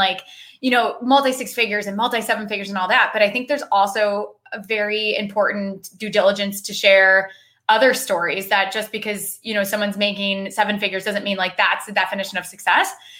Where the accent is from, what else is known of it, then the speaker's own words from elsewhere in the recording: Iowa, United States; now in Chicago, United States; so I live in Chicago now. I grew up in Iowa.